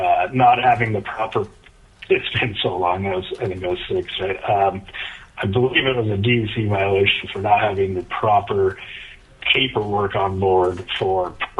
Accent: Juneau, Alaska, United States; I was raised in Juneau, Alaska. Graduated from Juneau Douglas High School in 1994.

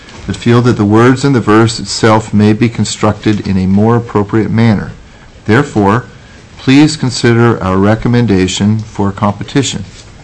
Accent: Fairbanks, Alaska, United States; And I am a native Alaskan, having been born and raised in Fairbanks

